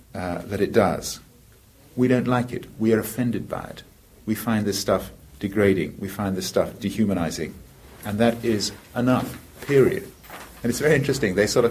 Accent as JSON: {"language": "English", "region": "South East England", "country": "United Kingdom", "said": "in the county that I come from Hampshire, there's been an increase in rape cases."}